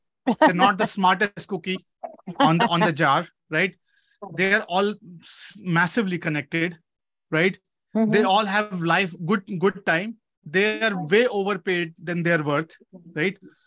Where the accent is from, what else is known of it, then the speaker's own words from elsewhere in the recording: India; And somehow as an Indian, I have to know all the answers.